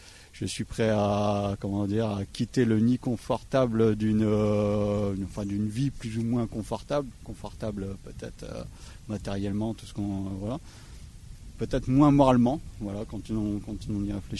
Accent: Brittany, France; Ben, je suis originaire de Bretagne.

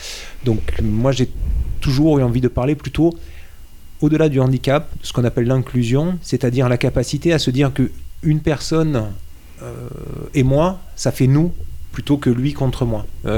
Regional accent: Occitanie, France; comme j'ai grandi dans le Nord Aveyron

